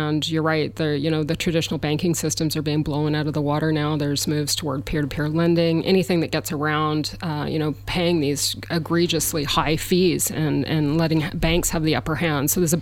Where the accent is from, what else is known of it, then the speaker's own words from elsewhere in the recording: Canada; I grew up in Canada.